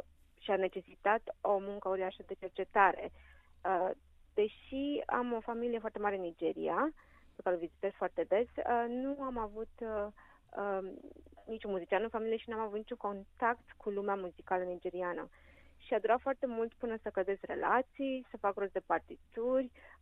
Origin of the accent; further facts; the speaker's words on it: Romania; Da, am fost născută și crescută în România, dintr-o mamă româncă și tatăl nigerian.